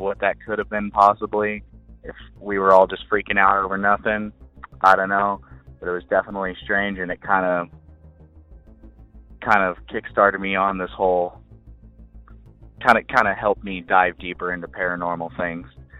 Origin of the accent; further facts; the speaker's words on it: Missouri, United States; I'm from Missouri in the Kansas City area.